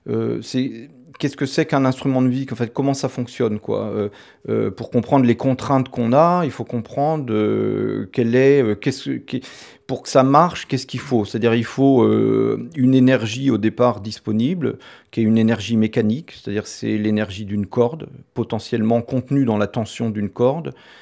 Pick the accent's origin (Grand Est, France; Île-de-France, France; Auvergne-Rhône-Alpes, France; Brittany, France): Brittany, France; also born or lived in South of France; j'ai commencé dans le sud de la France, après je me suis expatrié, enfin ou revenu plutôt dans ma région d'origine qui est la Bretagne, pour m'installer à Rennes, et du centre de Rennes, je suis venu m'installer à la campagne, à Cugain, en 98.